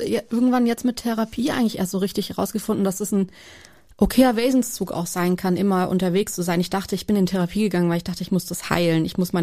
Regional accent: Jagstheim, Baden-Württemberg, Germany; in der Nähe von Stuttgart, vielleicht kennst du Schwäbisch Hall, vielleicht kennst du Crailsheim, vielleicht kennst du Jagstheim, das eigentliche Dorf, wo ich mir aufgewachsen bin.

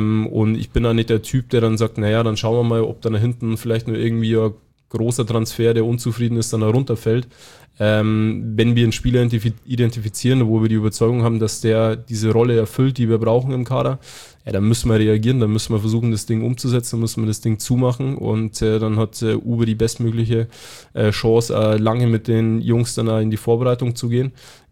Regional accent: Bavaria, Germany; Also ich komme halt von einem bayerischen Dorf, würde ich jetzt mal sagen.

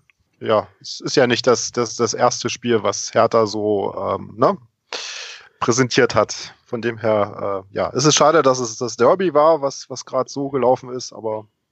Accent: Berlin, Germany; also born or lived in Thuringia; now in Munich, Germany; ich bin geboren in Berlin, bin dort in Steglitz groß geworden und bin jetzt durch den Umstand, dass meine Eltern 99 aus Berlin rausziehen wollten, dann nach Thüringen

